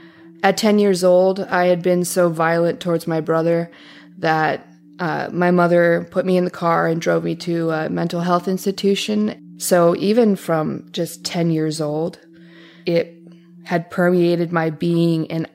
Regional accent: Atlanta, Georgia, United States; I grew up in Metro Atlanta, the suburbs. The religion was the center of our family.

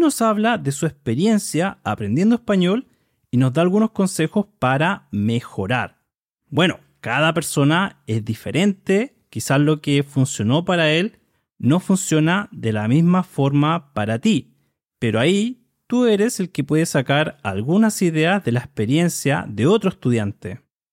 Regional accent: Chile; soy de Chile y soy el presentador de este podcast

